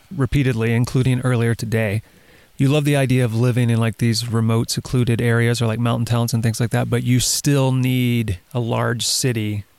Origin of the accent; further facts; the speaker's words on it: Baton Rouge, Louisiana, United States; I grew up in Baton Rouge, an hour and a half away from New Orleans. And I could probably count on two hands the number of times I went to New Orleans as a kid.